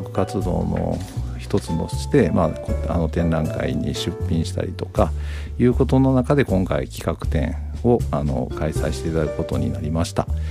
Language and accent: Japanese; Himeji, Hyogo, Japan; 私は兵庫県姫路市で生まれ、そして兵庫、姫路の方で住まいをしております。それで現在は京都の、京都にある京都精華大学に勤めております。